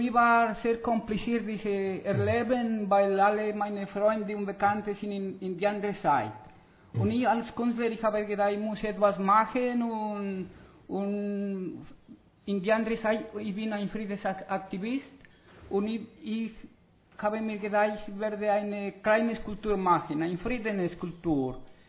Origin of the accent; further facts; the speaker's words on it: South Colombia, Colombia; German is a second language; ich komme aus Kolumbien, von Süden von Kolumbien.